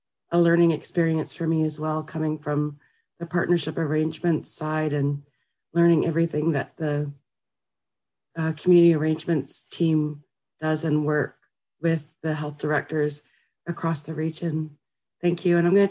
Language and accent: English; Lillooet, British Columbia, Canada; I come from Hacklip, which is just outside of Lillooet, BC.